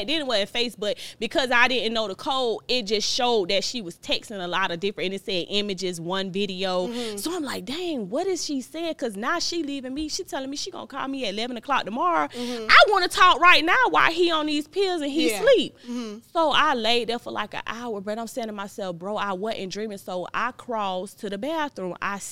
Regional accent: Florida, United States; Like, I'm from Florida. I like real.

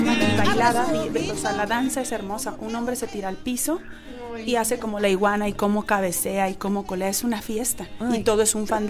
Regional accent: Mexico; lo enamorados y sensibles que somos las mujeres mexicanas

